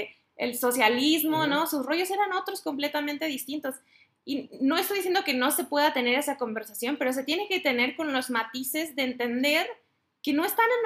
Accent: Mexico; creo que como mexicanos tenemos una buena relación con la muerte, ¿no?

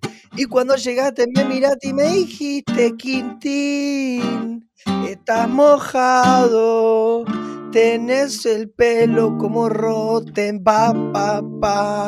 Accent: Rosario, Santa Fe, Argentina; Yo soy rosarino

